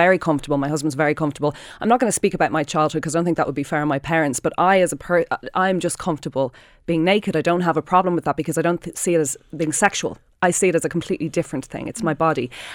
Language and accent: English; Ireland; But I think it's not just as a people, it's as Irish people. We were always governed by the church.